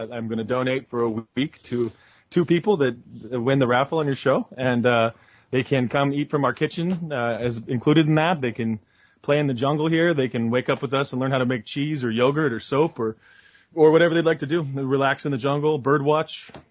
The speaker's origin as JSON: {"language": "English", "region": "Oregon", "country": "United States", "tie": "born or raised there", "lives_now": "Portland, United States", "said": "I came from Southern Oregon and it was a really like do-it-yourself kind of place. I grew up in a wrecking yard. And then I moved to Portland"}